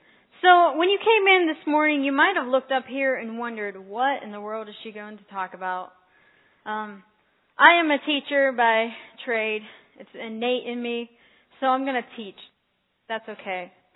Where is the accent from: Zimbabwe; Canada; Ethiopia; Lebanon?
Ethiopia; now in United States; So September 11th, I always remember the importance of it here as an American, but it's also our New Year.